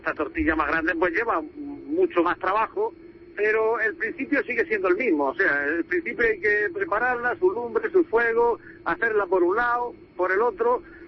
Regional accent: Totana, Region of Murcia, Spain; somos de Totana, de Murcia.

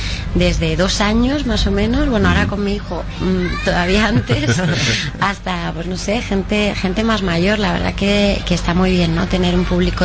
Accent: Madrid, Community of Madrid, Spain; yo soy de aquí, de Madrid, y aquí he venido un montón de veces.

